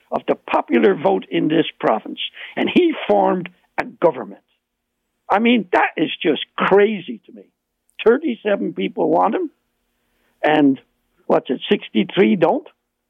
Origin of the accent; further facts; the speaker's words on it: Ireland; accent: Irish; now in Canada; And I know I'll get stick because you can hear my Irish accent.